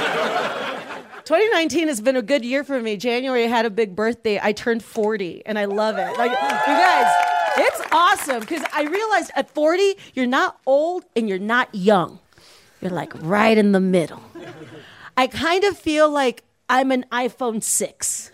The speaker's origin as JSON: {"language": "English", "town": "McAllen", "region": "Texas", "country": "United States", "said": "I don't want to brag, but I come from a border town in the South called McAllen."}